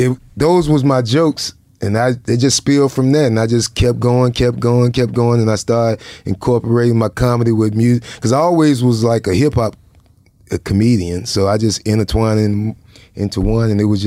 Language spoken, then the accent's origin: English; Jacksonville, Florida, United States; it was hard for me to sometimes just say, I'm from Jacksonville, I'm from Duval.